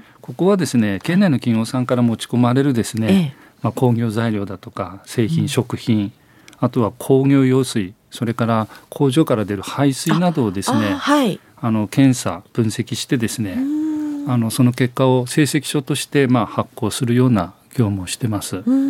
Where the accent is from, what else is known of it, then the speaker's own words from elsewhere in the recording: Aomori, Japan; 生まれも育ちもですね、はい、青森市です。